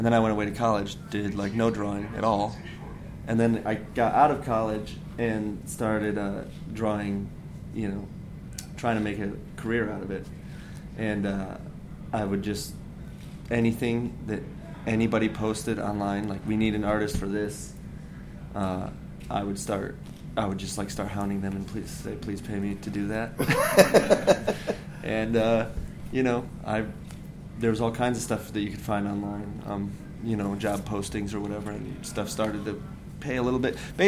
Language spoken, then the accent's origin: English; Anderson, Indiana, United States; born there; I was born in Anderson, Indiana.